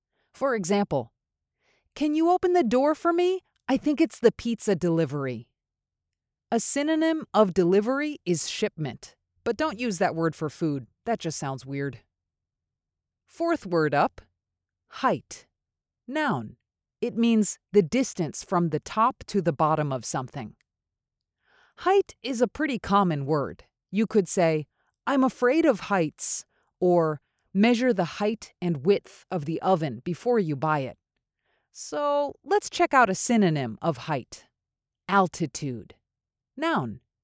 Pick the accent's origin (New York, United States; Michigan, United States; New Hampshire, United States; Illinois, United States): New York, United States; In fact, because I'm from New York, I'm going to say this on behalf of all the New Yorkers out there.